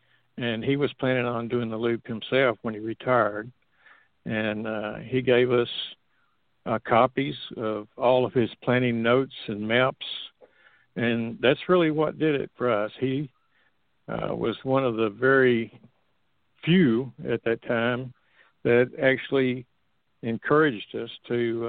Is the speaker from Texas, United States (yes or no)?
yes; Texas, United States; Of course, I'm from Texas, and I've always been a boater.